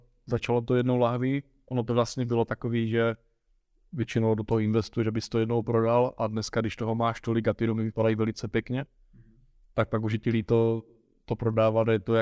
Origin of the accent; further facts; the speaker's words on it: Bzenec, South Moravian Region, Czechia; já pocházím ze Bzence, to je na Jižní Moravě